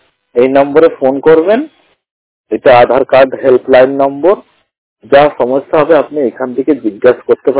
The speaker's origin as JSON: {"language": "Bangla", "town": "Allahabad", "region": "Uttar Pradesh", "country": "India", "said": "আমার বাড়ি হলো এলাহাবাদ।"}